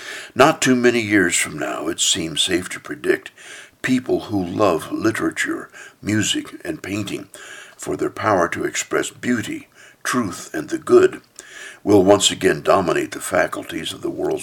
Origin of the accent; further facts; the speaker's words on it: Oregon, United States; I grew up in Oregon with its magnificent coast and beach and harbor scenes.